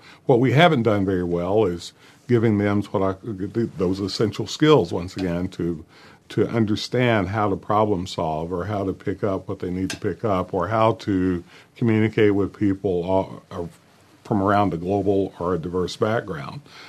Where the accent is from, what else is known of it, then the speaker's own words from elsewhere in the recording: Manchester, Kentucky, United States; I started it out, I should say, in my hometown in Manchester, Kentucky, February 1st.